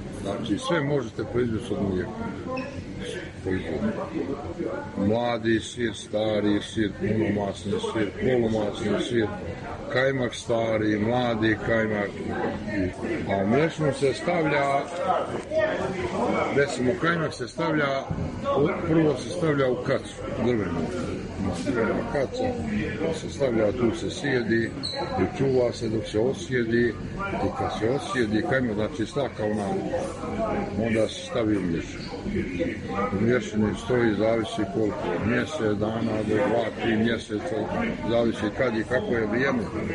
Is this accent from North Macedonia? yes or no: no; Gacko, Republika Srpska, Bosnia & Herzegovina; Ja sam rodom tamo od Gacka, selo je do Izgori. 100 km je davde.